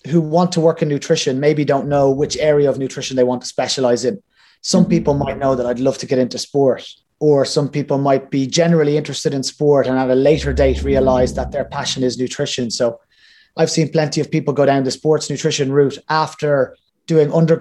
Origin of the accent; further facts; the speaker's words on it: Ireland; I mean, being Irish, when I was going through the education system, there was never any sports nutrition qualifications here.